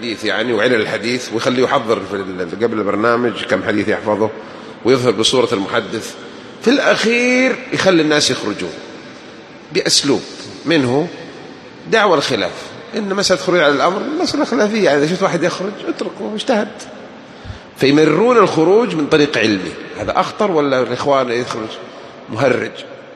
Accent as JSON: {"language": "Arabic", "town": "Jeddah", "region": "Makkah Province", "country": "Saudi Arabia", "said": "صار يدرس عندنا في جدة"}